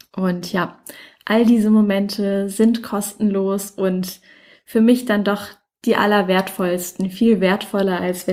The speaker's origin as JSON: {"language": "German", "town": "Mannheim", "region": "Baden-Württemberg", "country": "Germany", "said": "Ich komme ja ursprünglich aus Mannheim."}